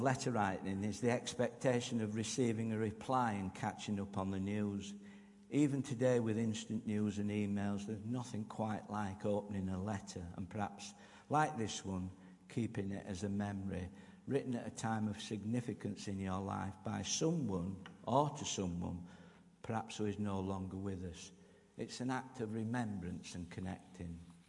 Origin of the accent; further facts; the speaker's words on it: Wales, United Kingdom; I'm from Wales. I don't know if people realise that. We don't call our mothers mum, we call them mam.